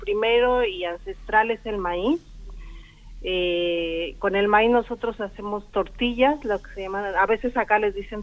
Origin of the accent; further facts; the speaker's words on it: Mexico; nosotros, como mexicanos, desarrollamos este sabor y saberes sobre los picantes